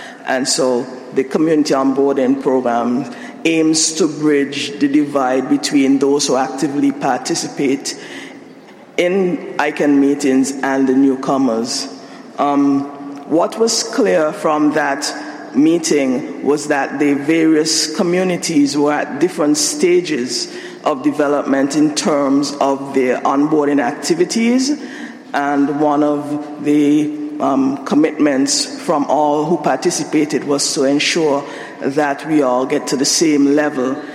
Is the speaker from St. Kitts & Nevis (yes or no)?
yes; Saint Kitts, St. Kitts & Nevis; I'm from St. Kitts, so we live on opposite parts of the world.